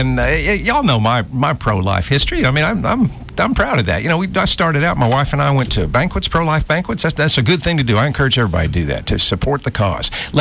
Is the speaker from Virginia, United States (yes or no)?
no; Enterprise, Alabama, United States; now in Montgomery, United States; Y'all know I'm from Enterprise. I married an Enterprise lady. We dated in Dothan. We moved to Andalusia.